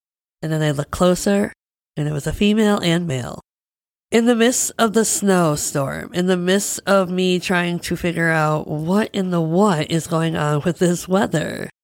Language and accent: English; Midwest, United States; And I told you I'm from the Midwest.